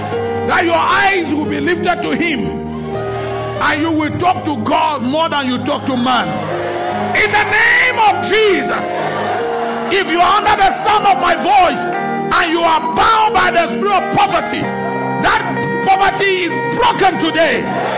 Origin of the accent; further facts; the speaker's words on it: Cameroon; I said, good evening, sir. … from Cameroon.